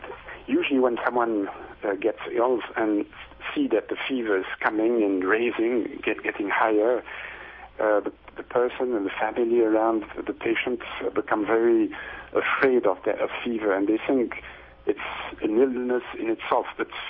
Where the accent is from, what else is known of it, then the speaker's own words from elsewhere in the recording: Switzerland; I'm from Switzerland.